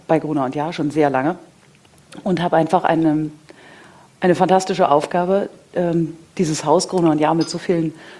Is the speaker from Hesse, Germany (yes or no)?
yes; Hesse, Germany; also born or lived in Mainz; In einem Örtchen in Hessen bei Wiesbaden.